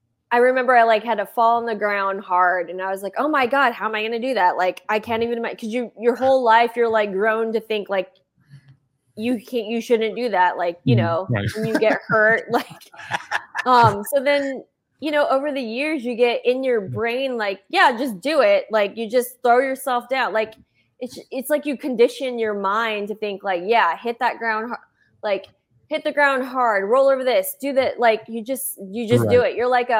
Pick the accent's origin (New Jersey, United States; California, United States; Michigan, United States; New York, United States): California, United States; Stockton; So I'm actually from Stockton, California. I actually grew up as a dancer, and I had all these dreams of becoming a dancer in Los Angeles.